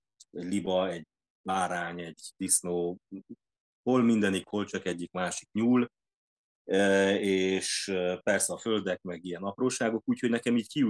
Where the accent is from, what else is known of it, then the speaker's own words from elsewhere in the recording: Kilyénfalva, Harghita, Romania; én úgy vagyok Gyergyószentmiklós, hogy tulajdonképpen Gyergyószentmiklós mellett származom Kiénfalváról, és hát a szüleim mai napig mind a mellett félig értelmiségi család azért a tradicionális földművelési és állattenyésztési munkálatokat azért végezgeti